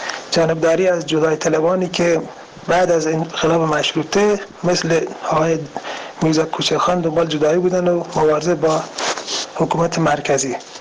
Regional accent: Sistan and Baluchestan, Iran; از بلوچستان هستم.

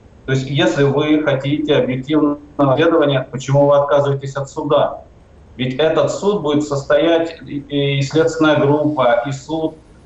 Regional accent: Russia; now in United States; Я сам россиянин, нахожусь сейчас в Соединенных Штатах.

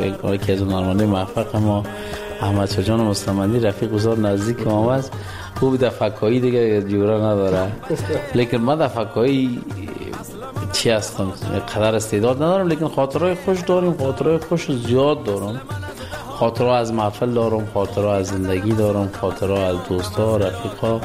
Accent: Kabul, Afghanistan; born there; من زاده کابل هستم، متولد کابل، کابل جان.

